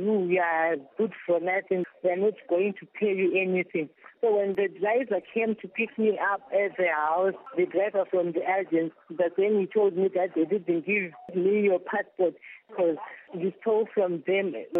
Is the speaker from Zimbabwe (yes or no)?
yes; Zimbabwe; now in Kuwait; I came from Zimbabwe to Kuwait.